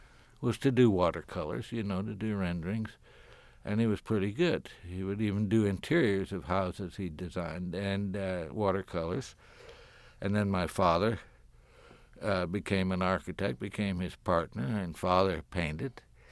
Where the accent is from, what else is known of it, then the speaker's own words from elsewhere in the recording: Indianapolis, Indiana, United States; I'm from Indianapolis